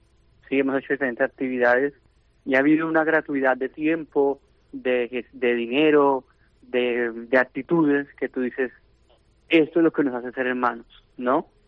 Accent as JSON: {"language": "Spanish", "region": "Bogotá", "country": "Colombia", "tie": "born or raised there", "said": "yo estuve en un colegio de religiosas en mi país, en Colombia, en Bogotá, y a los 9, 10 años nos preguntaban qué queríamos ser"}